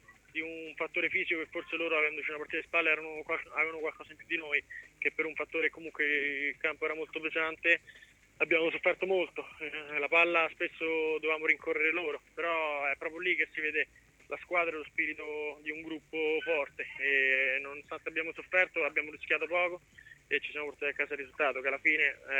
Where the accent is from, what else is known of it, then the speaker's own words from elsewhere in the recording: Viterbo, Lazio, Italy; ci sono di Viterbo e andare a Roma in curva diventava troppo impegnativo.